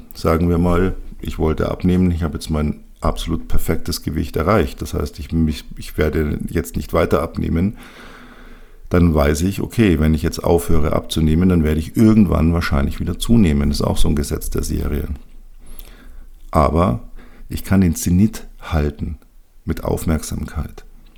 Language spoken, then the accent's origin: German; Munich, Bavaria, Germany; Ich bin ja hier als Münchner natürlich FC Bayern-Fan.